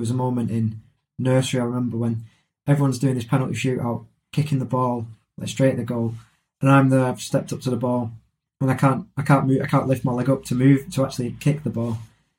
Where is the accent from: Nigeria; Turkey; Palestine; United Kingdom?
United Kingdom; Manchester, North West England; I'm from Manchester, and I've got SMA type 3.